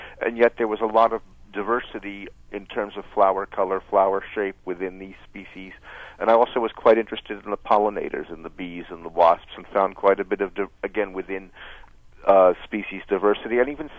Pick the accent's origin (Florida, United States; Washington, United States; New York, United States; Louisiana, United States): New York, United States; Bronx; But I grew up in the Bronx, and since I was 2 years old, my father used to take me to the woods around the zoo and the botanical garden, and I explored empty lots and became a naturalist